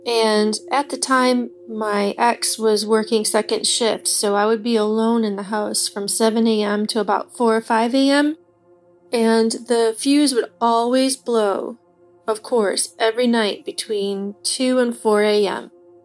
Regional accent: Michigan, United States; I'm from Michigan.

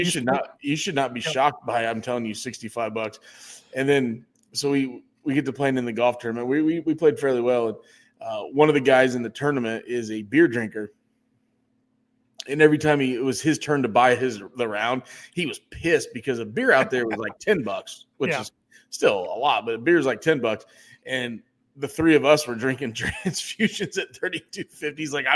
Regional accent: Midwest, United States; You know, we're from the Midwest, obviously

